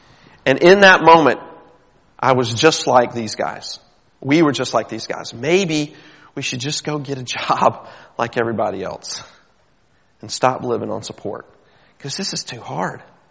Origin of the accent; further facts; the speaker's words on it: United States; for me as an American, I read about thousands upon thousands of people who are trying to get into America.